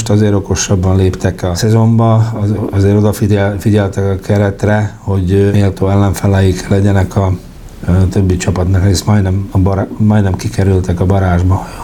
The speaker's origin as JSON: {"language": "Hungarian", "country": "Hungary", "said": "hisz magyarok vagyunk"}